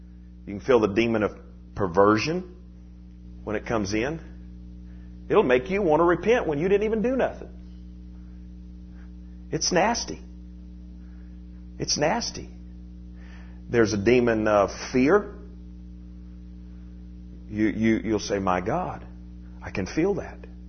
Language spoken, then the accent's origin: English; United States; born there; You know, I'm glad I was born in America.